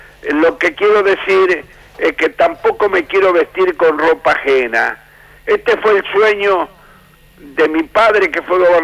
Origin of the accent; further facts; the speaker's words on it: Paraná, Entre Ríos, Argentina; mi pueblo de la infancia, Paraná.